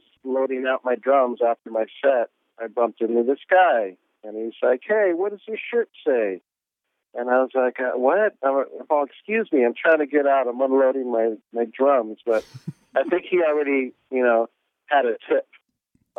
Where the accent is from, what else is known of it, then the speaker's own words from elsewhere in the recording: Gardena, California, United States; So the meeting of … you know, and the coincidence of us growing up in Gardena was, you know, pretty cool.